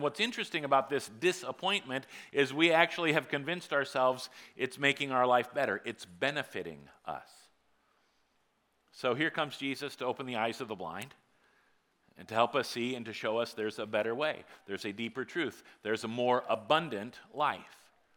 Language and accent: English; Iowa, United States; because we're from Iowa and we're not overly hip.